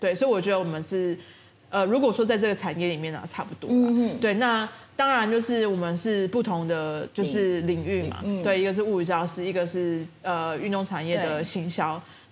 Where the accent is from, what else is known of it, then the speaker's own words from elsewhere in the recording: Tainan, Taiwan; 我们两个都是台南人